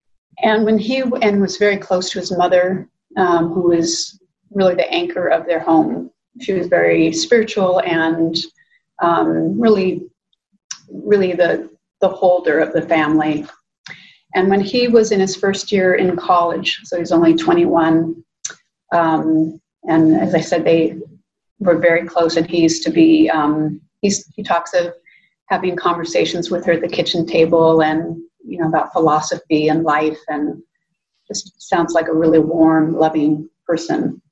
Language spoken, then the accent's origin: English; Fresno, California, United States; In Central California in Fresno.